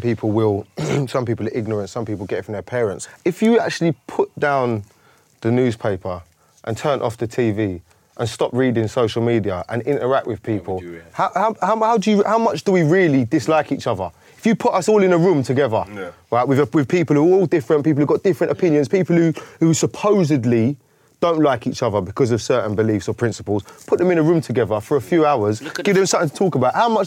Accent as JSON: {"language": "English", "country": "United Kingdom", "tie": "born there", "said": "Hold on, mate. I was born here. I'm British."}